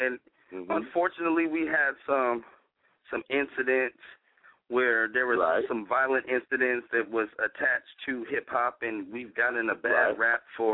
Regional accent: Miami, Florida, United States; I'm originally from Miami, so I was there during that whole movement

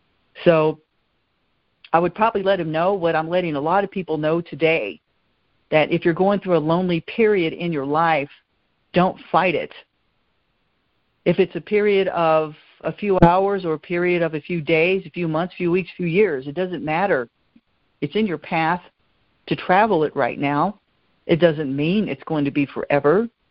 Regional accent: Memphis, Tennessee, United States; born there; I was born in Memphis. I was actually born in the hospital that he died in.

